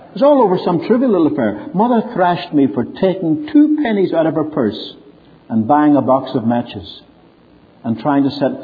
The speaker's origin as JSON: {"language": "English", "country": "Ireland", "said": "Now, I'm Irish. What are the Irish noted for? Good humor and bad temper."}